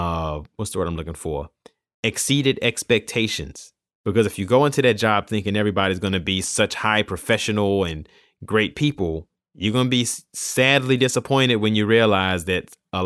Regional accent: Charlotte, North Carolina, United States

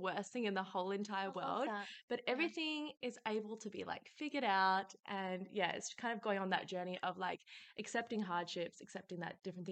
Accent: Perth, Western Australia, Australia; I have been back in Perth and just been building my business. I was born and raised in Perth, born into an Italian family.

